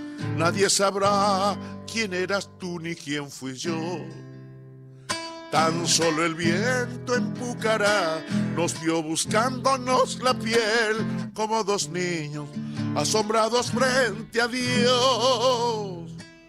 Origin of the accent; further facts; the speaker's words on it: Purmamarca, Jujuy, Argentina; porque yo soy de Purmamarca